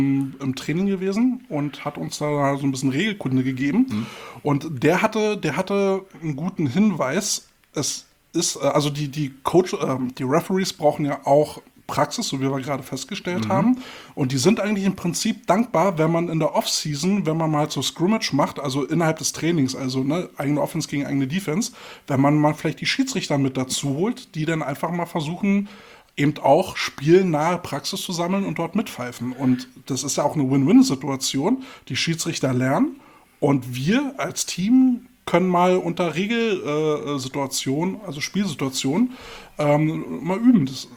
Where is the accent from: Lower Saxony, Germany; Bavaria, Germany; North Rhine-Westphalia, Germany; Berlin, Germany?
Berlin, Germany